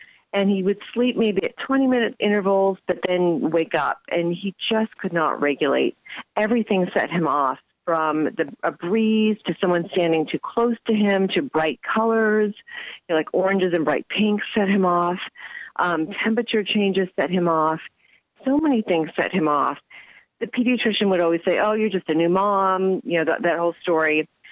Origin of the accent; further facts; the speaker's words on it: New York, United States; I'm a New Yorker.